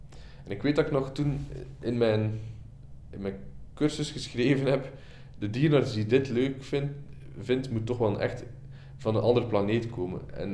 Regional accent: Flanders, Belgium; now in Utrecht, Netherlands; Dat hoor je aan mijn taal. Ik ben een Vlaming, niet origineel geboren in Nederland. Maar ik ben sinds 2018 werkzaam op de faculteit diergeneeskunde Utrecht.

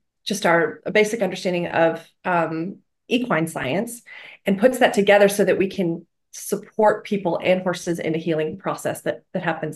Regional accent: Texas, United States; And it's funny when I travel and people find out I'm from Texas, they're like, oh, do you ride horses?

